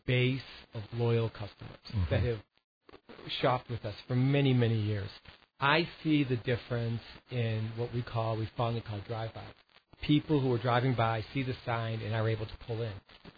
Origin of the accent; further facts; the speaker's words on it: New England, United States; You know, growing up in New England, you kind of, and I had a mom who enjoyed furnishing the house through auctions.